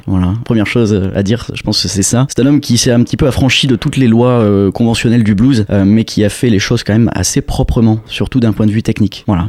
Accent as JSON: {"language": "French", "country": "France", "said": "Chez nous en France, dans la littérature, on a les poètes maudits."}